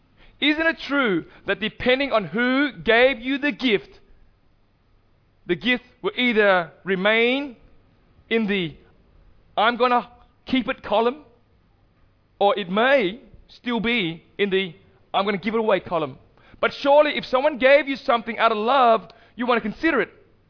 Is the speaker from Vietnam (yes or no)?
yes; Vietnam; moved away; We were refugees. Most of you would know that I'm from Vietnam. We were refugees and we came here